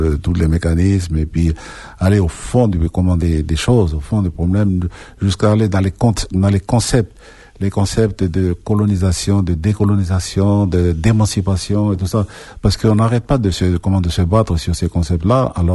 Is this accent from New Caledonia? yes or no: yes; New Caledonia; quand je vois tout ce qui se passe là, ici, chez nous, en Nouvelle-Calédonie